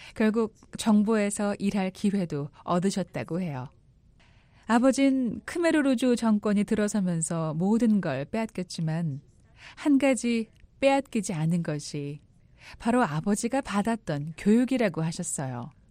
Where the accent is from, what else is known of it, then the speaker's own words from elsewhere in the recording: Cambodia; Korean is a second language; 저의 고향 캄보디아에 아직도 지뢰가 많고 또 지뢰로 인해 희생되는 사람들이 아주 많았기 때문에 특별히 관심이 많았죠.